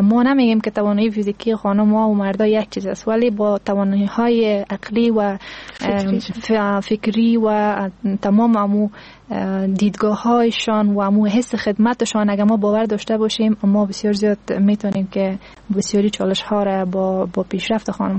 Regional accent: Afghanistan; ما افغان هستیم

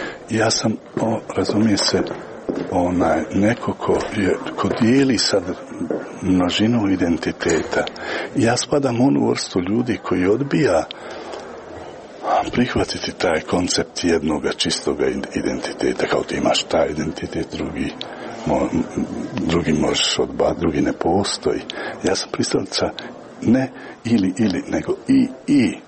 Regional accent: Tuzla, Tuzla Canton, Bosnia & Herzegovina; jer ja dolazim iz Tuzli, na neki način ovo je mene više od simboličkog povratka kući.

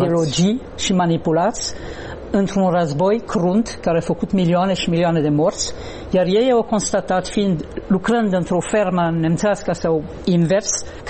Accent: Grand Est, France; Romanian is a second language; Eu sunt originară din Alzacia, m-am născut în Alzacia

